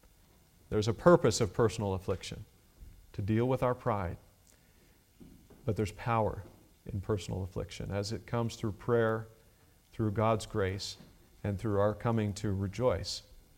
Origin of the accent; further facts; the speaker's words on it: Ohio, United States; If you go up to Lake Erie, I grew up some near Lake Erie